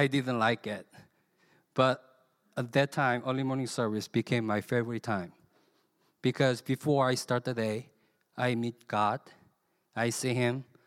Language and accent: English; South Korea; English is a second language; moved away as an adult; also born or lived in Philippines; I'm from South Korea. I was born and raised in South Korea 28 years, till I went to the Philippines. So my mother tongue is not English, I'm sorry. But I'm American citizen, so I don't know where I am.